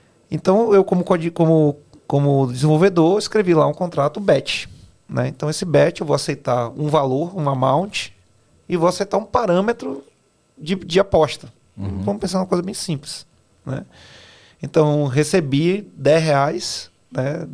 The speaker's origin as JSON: {"language": "Portuguese", "region": "Bahia", "country": "Brazil", "said": "como bom baiano"}